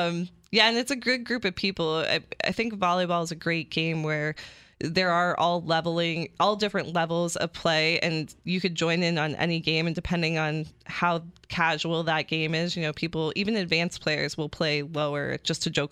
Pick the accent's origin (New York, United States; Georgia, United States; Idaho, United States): New York, United States; So I grew up playing volleyball near Ithaca.